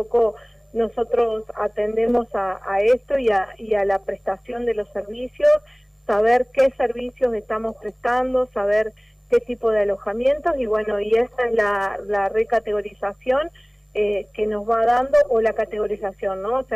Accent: La Paz, Entre Ríos, Argentina; La Paz es mi ciudad natal

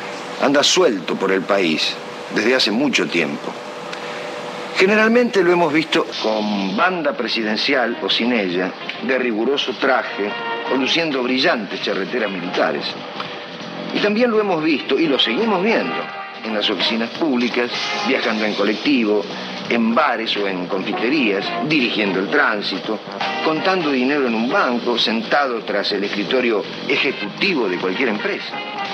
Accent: Argentina; ¿Somos autoritarios los argentinos?

